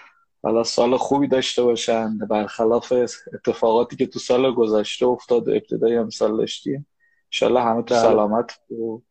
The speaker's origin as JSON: {"language": "Persian", "town": "Kharg", "region": "Bushehr", "country": "Iran", "tie": "born there", "said": "من متولد جزیره خارکم"}